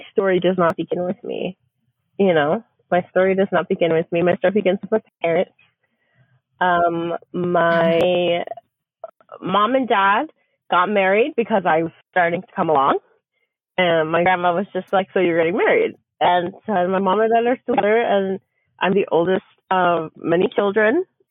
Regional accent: New York City, New York, United States; I grew up in the New York City area.

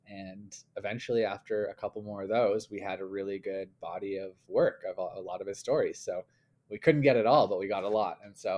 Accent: Calgary, Alberta, Canada; So we grew up in Calgary, in Canada here

